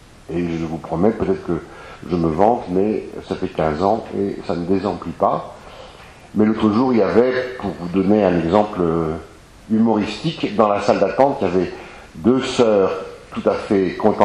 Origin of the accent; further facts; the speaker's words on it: Brittany, France; Je suis breton d'origine